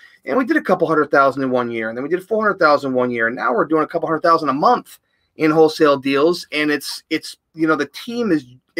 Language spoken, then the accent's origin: English; New York, United States; in the capital region of New York, so it's about 2.5 hours north of New York City. People always think, we're from New York. Oh, the city? No, it's a lot bigger state than that.